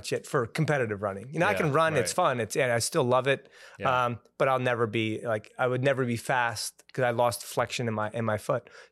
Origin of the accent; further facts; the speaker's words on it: Brewton, Alabama, United States; born there; I was born in Brewton, Alabama. I think the population at the time, 1973, was about 400 people, middle of nowhere.